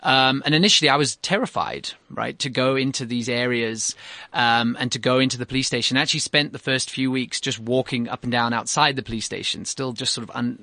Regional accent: Cape Town, Western Cape, South Africa; also born or lived in North England; I grew up in Cape Town, but my parents and I was born in North England.

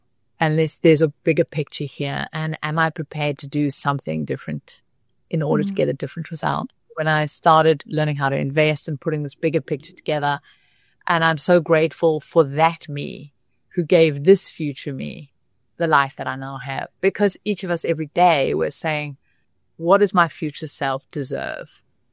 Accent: South Africa; moved away as an adult; I am South African and I came back to South Africa having lived 17 years all over different places in the world.

